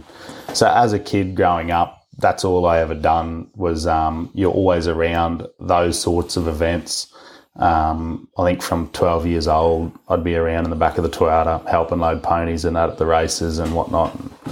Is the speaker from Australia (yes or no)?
yes; Bylong, New South Wales, Australia; So I born, went home to one of our Downs blocks, south of Maxi there, and then about a year into my existence, we moved up to Bylong